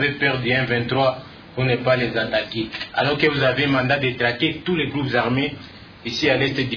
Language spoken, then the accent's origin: French; North Kivu, DR Congo; vous avez donné votre rapport sur cette région ici, chez nous, dans le Nord Kivu.